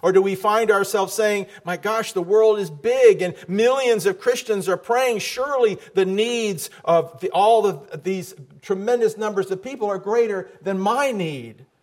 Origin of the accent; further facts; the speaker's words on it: Miami, Florida, United States; Now, I grew up in Miami. Not a lot of snow, right?